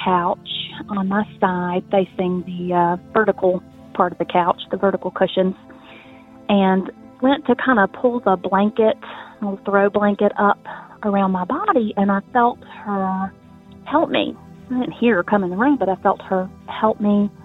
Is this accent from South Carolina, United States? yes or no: yes; South Carolina, United States; I am from South Carolina.